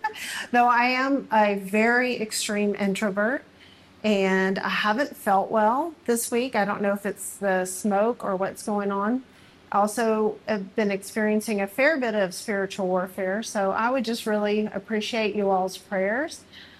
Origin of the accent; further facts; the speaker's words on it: Texas, United States; So I grew up in Texas, as Melissa said.